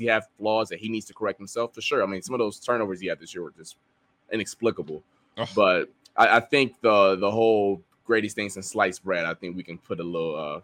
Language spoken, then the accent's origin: English; Ohio, United States; I'm from Ohio.